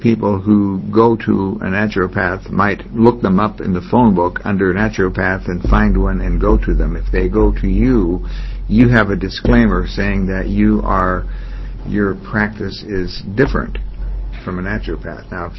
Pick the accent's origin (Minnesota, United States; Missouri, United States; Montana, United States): Montana, United States; I remember when I grew up in Montana and I went to a chiropractor